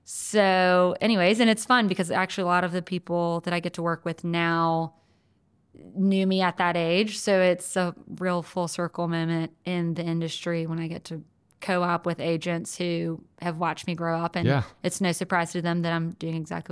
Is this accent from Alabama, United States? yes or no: yes; Birmingham, Alabama, United States; I'm from Birmingham. Been here most of my life. I spent a short period of time in Washington, D.C. and a little bit of time in New York.